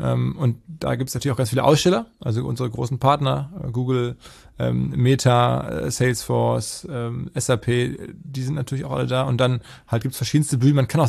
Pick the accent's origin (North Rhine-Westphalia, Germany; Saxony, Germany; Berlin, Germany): North Rhine-Westphalia, Germany; now in Hamburg, Germany; Ich bin ja aus dem Ruhrgebiet